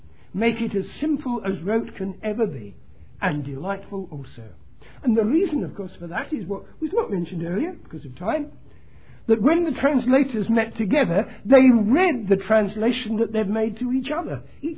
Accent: London, United Kingdom; I come from London, and it's one thing the words that I understand, and another thing the language that I might use when I'm about my own local area.

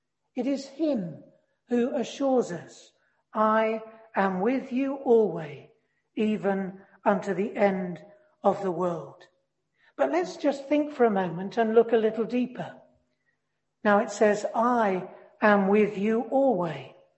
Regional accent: South East England, United Kingdom; around where I was brought up in Sussex from time to time.

